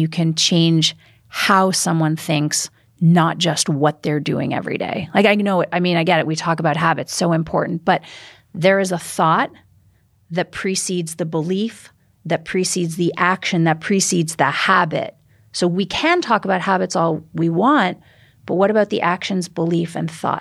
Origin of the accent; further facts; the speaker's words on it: Canada; now in United States; I mean, I'm also a Canadian Jew, right? So living in America, right?